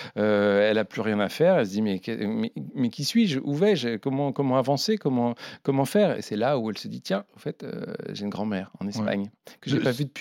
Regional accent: Pont-l'Évêque, Normandy, France; born there; il est allé en Normandie et c'est là où je suis né parce que je suis normand au final. Je suis né à Pont-l'Évêque

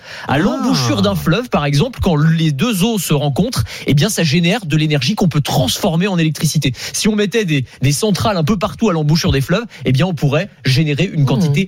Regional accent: Nantes, Pays de la Loire, France; Moi, je suis nantais, donc je connais un petit peu le sujet

